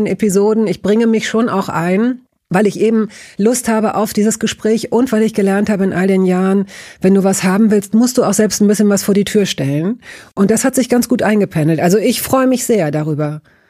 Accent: Hanover, Lower Saxony, Germany; Mein Vater war Zahnarzt, ich komme aus Hannover

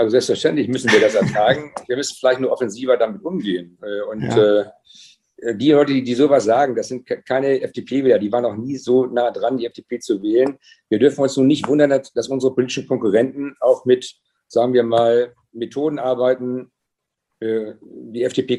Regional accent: Schleswig-Holstein, Germany; ich komme ja aus Schleswig-Holstein

